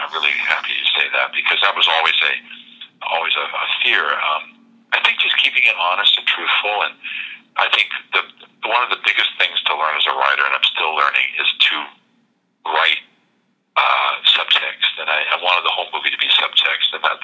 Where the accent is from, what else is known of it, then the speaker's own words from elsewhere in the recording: Oregon, United States; now in Los Angeles, United States; I'm originally from Oregon, and I taught school up there back in the 70s, and I always wanted to come to L.A. and work in the movies